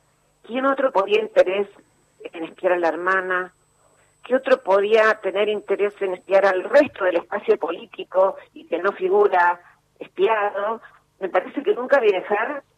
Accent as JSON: {"language": "Spanish", "country": "Argentina", "said": "como muchos argentinas y argentinos"}